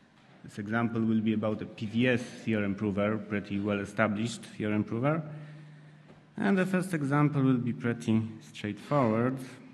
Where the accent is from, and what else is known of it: Poland